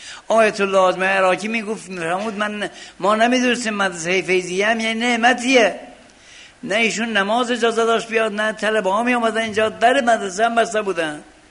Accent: Iran; یه عربی هم زرکی پرسید شما اهل کجا هستی؟ گفتم ایران.

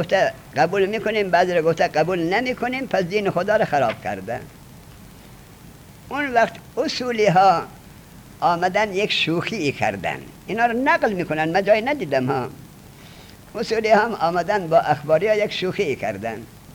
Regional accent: Ghazni, Afghanistan; من که گفتم من از غزنین هستم

